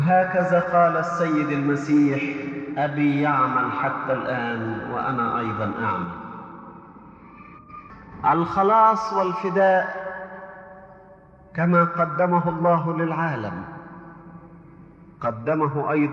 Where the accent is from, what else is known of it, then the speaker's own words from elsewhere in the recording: Egypt; فهو قد خص بلادنا مصر بأشياء تفوق بها العديد من البلاد